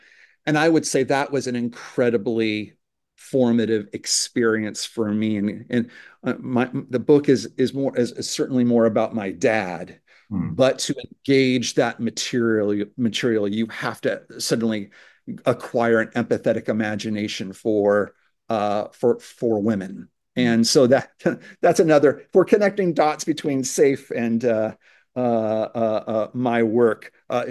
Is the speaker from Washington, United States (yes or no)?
yes; Seattle, Washington, United States; So I grew up in Seattle, Washington, and my father was a is or was he's still with us.